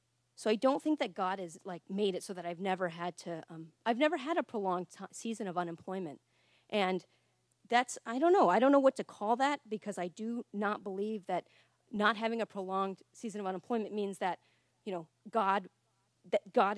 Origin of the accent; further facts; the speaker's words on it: United States; Growing up in America, I feel very, you know, privileged.